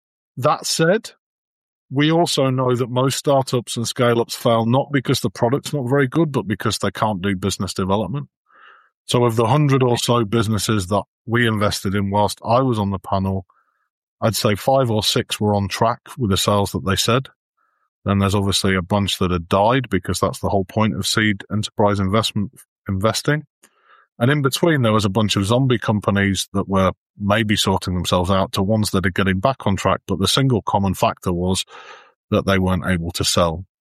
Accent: Yorkshire and the Humber, United Kingdom; now in London, United Kingdom; aside from the fact that I live in London, I am a Northern CFO, which means I'm from Yorkshire and I'm super tight.

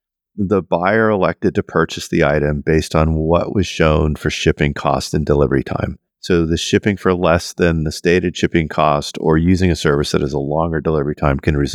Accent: Canada; I'm Canadian

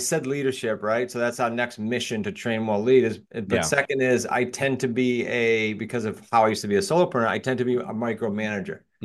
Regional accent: New England, United States; I talk fast. I'm from New England, but I'm also extremely blunt.

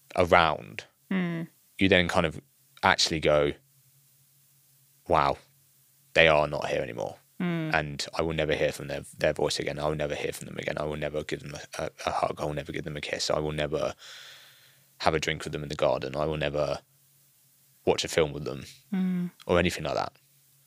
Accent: United Kingdom; that's kind of where we as British people explain where they are.

